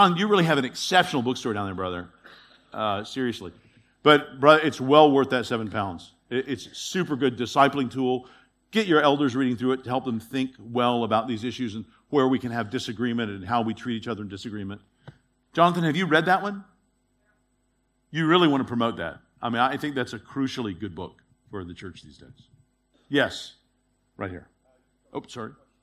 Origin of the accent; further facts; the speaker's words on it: United States; well, I'm an American. When I'm back in America, they realize, no, he's just weird.